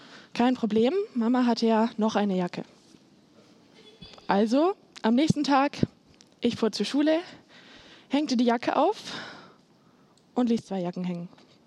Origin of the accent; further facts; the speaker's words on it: Datteln, North Rhine-Westphalia, Germany; ja, ich komme ursprünglich hier aus der Nähe, aus Datteln und bin hier aufgewachsen.